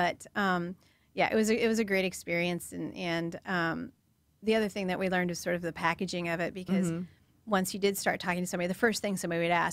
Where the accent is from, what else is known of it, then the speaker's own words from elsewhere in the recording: Nebraska, United States; also born or lived in Texas; So I lived in the Midwest growing up. I grew up in Nebraska.